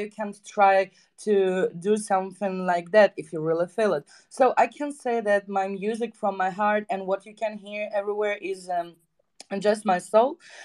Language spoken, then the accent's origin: English; Siberia, Russia; where I'm from Siberia. I was born in Siberia. Right now, I'm just traveling everywhere